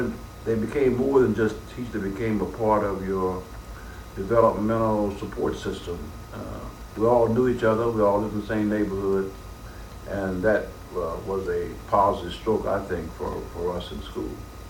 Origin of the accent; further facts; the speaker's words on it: Henderson, Kentucky, United States; born there; I was born in 1934 in the city of Henderson, Kentucky.